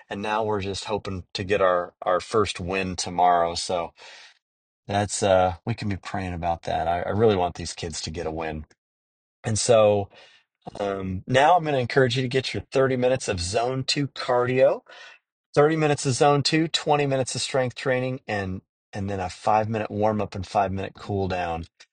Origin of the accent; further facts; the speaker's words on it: California, United States; born there; I was born on the East Bay, where the Warriors used to be before they turned traders and moved to San Francisco on the other side of the bay